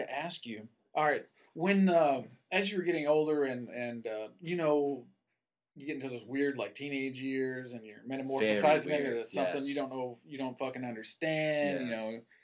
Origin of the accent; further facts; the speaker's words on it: Cedar Grove, Tennessee, United States; I'm from Cedar Grove, Tennessee. You've heard of it, right?